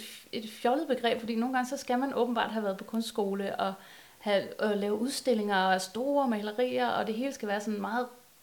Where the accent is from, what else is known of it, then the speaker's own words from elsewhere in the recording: Sorø, Zealand, Denmark; i Danmark, det er sgu ligesom hjemme i Sorø. Alle kender hinanden.